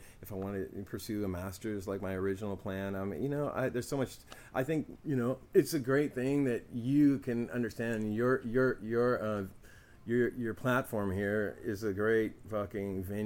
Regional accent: Oakland, California, United States; And I've always suspected and seen this and experienced stuff with this growing up in East Oakland.

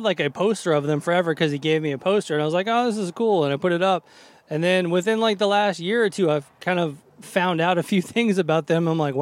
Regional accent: United States; growing up in America and reading, you know, getting the import magazines with the ads for those festivals

